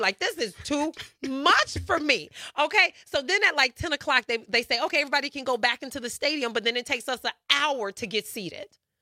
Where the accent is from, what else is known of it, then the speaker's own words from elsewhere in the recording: Chicago, Illinois, United States; I'm one of those Bears fans that only knew football through growing up in the 80s and growing up in Chicago.